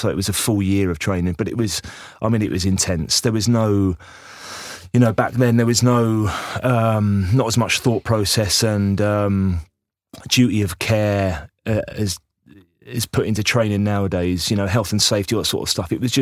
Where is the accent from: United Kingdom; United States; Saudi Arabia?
United Kingdom; Cambridge, East of England; And I went, well, no, I'm from Cambridge.